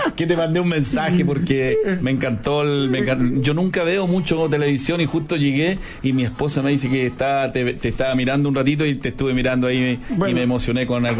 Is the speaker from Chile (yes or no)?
yes; Chile; sobre todo siendo chileno.